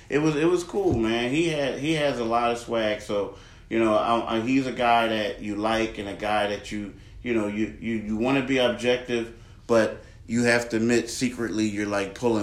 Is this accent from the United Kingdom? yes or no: no; Philadelphia, Pennsylvania, United States; now in South Jersey, United States; I grew up in Philly. I live in South Jersey now.